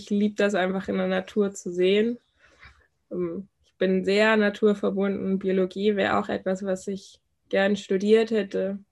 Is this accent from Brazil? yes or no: yes; Brazil; ich habe mir damals als kleines Kind in Brasilien schon hatte ich so einen Lebenstraum